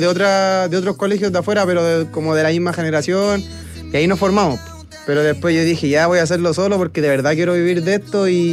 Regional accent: Peñaflor, Santiago Metropolitan Region, Chile; Yo sí soy de Peñaflor.

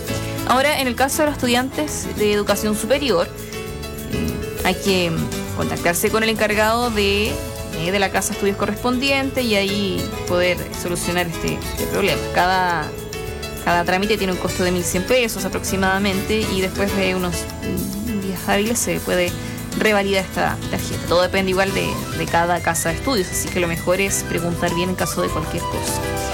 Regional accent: Chile; como buen chileno uno siempre anda a última hora

